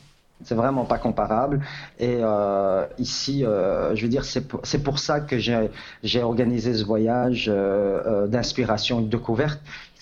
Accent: Belgium; moi, je suis un bon Belge

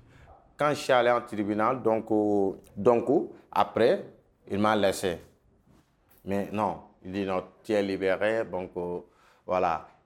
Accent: Senegal; now in Italy; moi je suis sénégalais.

